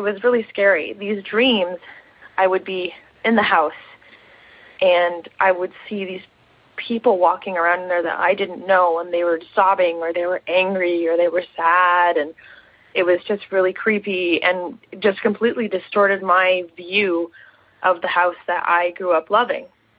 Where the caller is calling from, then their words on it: Toronto, Ontario, Canada; I'm 23 years old, and I'm calling from Toronto, Canada.